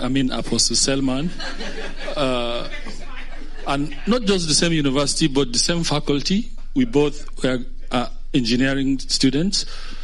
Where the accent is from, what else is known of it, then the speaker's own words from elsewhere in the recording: Kaduna State, Nigeria; Growing up in Southern Kaduna, from Kaduna State, I have seen a lot.